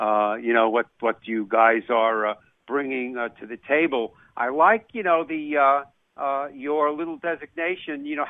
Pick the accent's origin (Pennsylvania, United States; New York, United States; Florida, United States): New York, United States; Long Island; You know, I come from Long Island, New York.